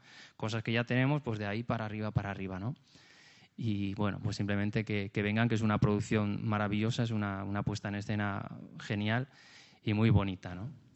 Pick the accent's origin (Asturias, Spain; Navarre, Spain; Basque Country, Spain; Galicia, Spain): Navarre, Spain; Pamplona; yo soy de Pamplona, también he crecido con los frontones, como aquí tenemos...